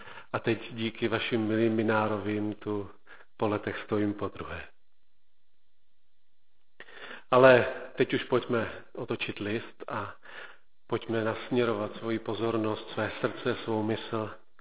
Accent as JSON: {"language": "Czech", "town": "Hronov", "region": "Hradec Králové Region", "country": "Czechia", "said": "já jsem z Hronova. Mám rodinku, doufám, že takovou normální rodinku, manželku z Bratislavy"}